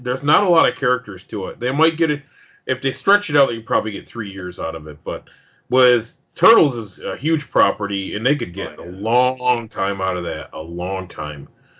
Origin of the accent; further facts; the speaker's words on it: New York, United States; me and you growing up in New York together, you and I met, and, you know, we were in, like, fourth grade